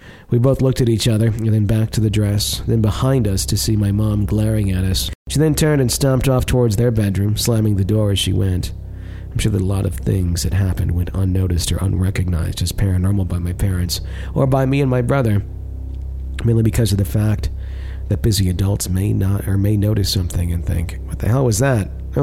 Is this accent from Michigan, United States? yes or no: no; Dallas, Texas, United States; somewhere in the Denley Drive where I was born before arriving in Alaska Avenue, or on Alaska Avenue, all the way in Dallas, Texas.